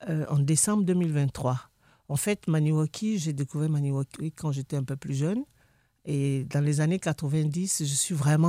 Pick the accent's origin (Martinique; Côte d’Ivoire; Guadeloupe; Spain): Côte d’Ivoire; Grand-Bassam, Comoé; French is a second language; also born or lived in Abidjan